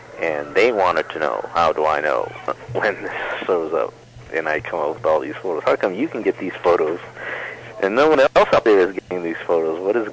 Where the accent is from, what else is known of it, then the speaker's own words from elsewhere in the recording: United States; Well, I'm an American through and through